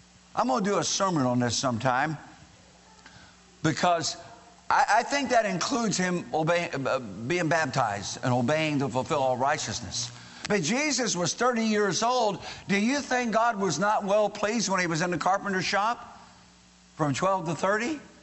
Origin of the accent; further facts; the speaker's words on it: Indiana, United States; I'm from Indiana. Of course I play basketball.